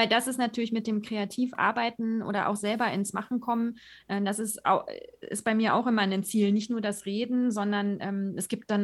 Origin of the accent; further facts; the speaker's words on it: Germany; accent: German; ich bin nicht Native Speaker Englisch, ich habe das auch gelernt, ist meine Zweitsprache sozusagen, und ich habe natürlich einen deutschen Akzent.